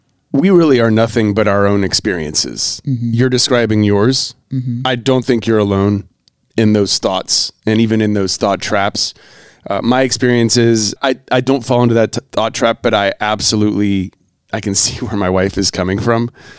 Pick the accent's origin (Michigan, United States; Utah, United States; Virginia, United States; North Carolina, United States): North Carolina, United States; I grew up in North Carolina.